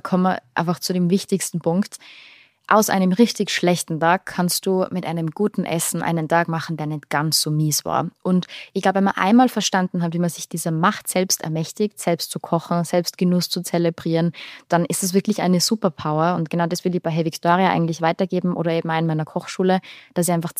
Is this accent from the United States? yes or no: no; Kufstein, Tyrol, Austria; ich bin gebürtige Kufsteinerin, also Tirolerin. Bin mittlerweile sehr viel unterwegs